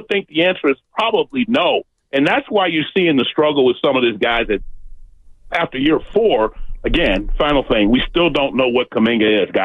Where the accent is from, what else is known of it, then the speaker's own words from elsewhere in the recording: Washington, District of Columbia, United States; a guy that you guys probably forgot about that grew up in my hometown, D.C., but Adrian Dantley.